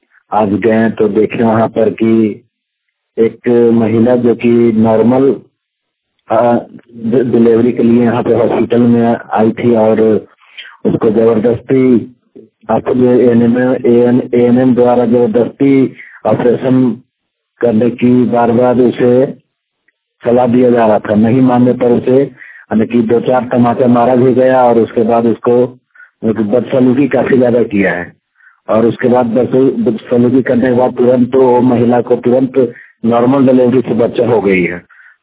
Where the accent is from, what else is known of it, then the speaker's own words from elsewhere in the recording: Sarjama, India; मैं सरजामा प्रखंड से हूँ